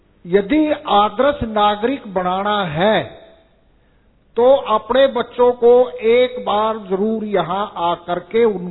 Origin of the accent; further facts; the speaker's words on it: Karnal, Haryana, India; मैं करनाल हरियाणा से आया हूं।